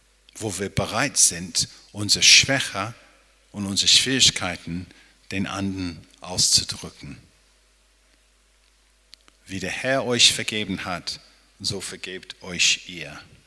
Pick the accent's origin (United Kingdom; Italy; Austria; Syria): United Kingdom; England; first language English; German is a second language; now in Germany; dass das Problem für uns als Engländer ist nicht nur, dass wir Fußball nie gewinnen können